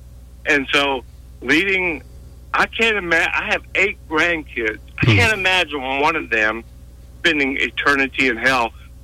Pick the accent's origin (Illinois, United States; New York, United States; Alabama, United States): Alabama, United States; Eclectic; now in Meridian, United States; And, I'm in Meridian now. I'm from Eclectic, Montgomery area. I'm a retired state trooper there